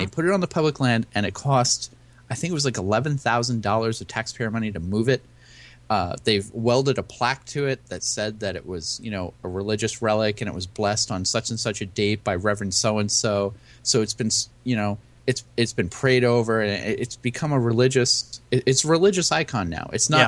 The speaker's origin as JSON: {"language": "English", "region": "New York", "country": "United States", "said": "I mean, I'm a New Yorker. I live in upstate New York, and I go down to the city pretty often."}